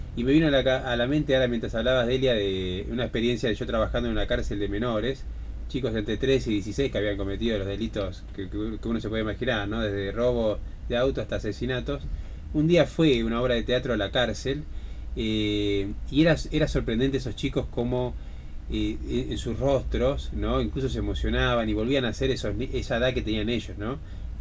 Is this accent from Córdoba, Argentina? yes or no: no; Buenos Aires, Argentina; yo soy porteño